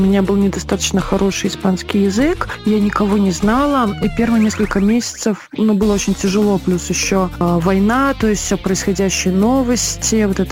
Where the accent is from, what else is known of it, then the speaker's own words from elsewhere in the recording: Belarus; moved away as an adult; now in Mexico; это мне напомнило начало 90-х, вот мое детство в Беларуси